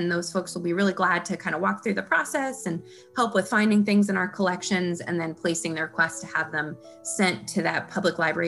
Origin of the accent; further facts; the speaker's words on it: New York City, New York, United States; now in Minnesota, United States; I'm not from Minnesota, I'm actually from New York City. So like, I'm new to the area